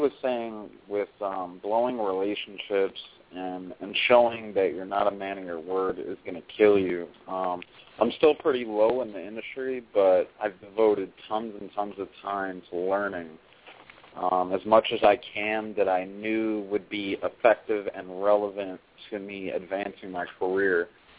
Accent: Cleveland, Ohio, United States; I'm from Cleveland, Ohio.

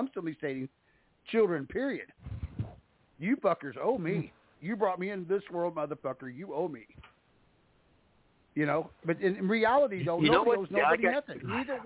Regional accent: St. Louis, Missouri, United States; Like I said, I grew up around St. Louis. I've seen it.

